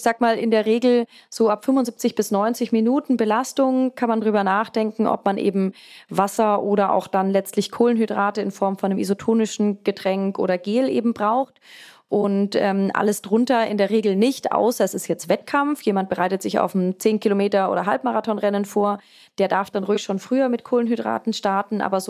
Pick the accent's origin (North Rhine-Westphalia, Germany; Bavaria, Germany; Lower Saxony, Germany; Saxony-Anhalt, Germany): Bavaria, Germany; Bamberg; hier bei mir in Franken, ich komme ja aus Bamberg